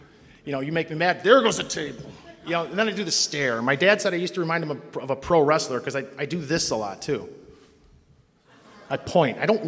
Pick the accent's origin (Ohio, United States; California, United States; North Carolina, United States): Ohio, United States; Cleveland; So, I'm born and raised in Cleveland, and I'm doing all the things kids